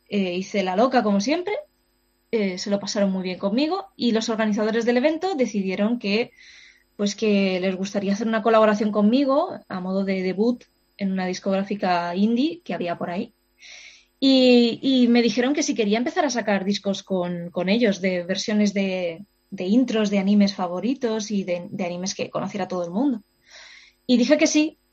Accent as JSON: {"language": "Spanish", "country": "Spain", "said": "siendo españoles"}